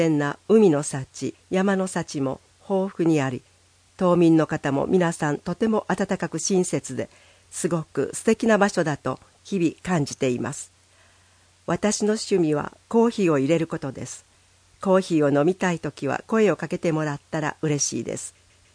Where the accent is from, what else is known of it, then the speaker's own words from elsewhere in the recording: Osaka, Japan; now in Oshima, Japan; 大阪市から来ました